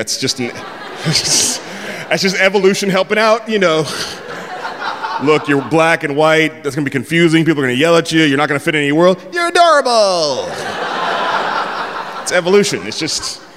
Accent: San Francisco, California, United States; I'm from San Francisco. I've never, ever heard that before and never thought that I would hear that. I live in San Francisco.

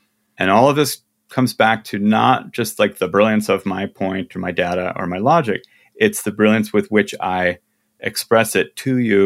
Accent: Midwest, United States; I'm from the Midwest. We don't do that.

